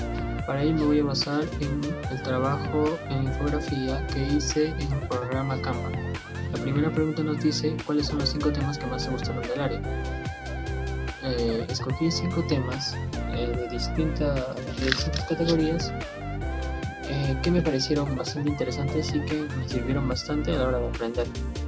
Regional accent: Peru; Esto me ayudó a reconocerme más como peruano

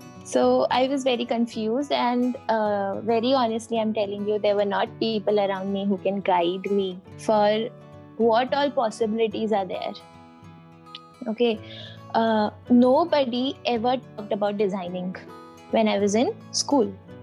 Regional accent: Jaipur, Rajasthan, India; And because I was from Jaipur

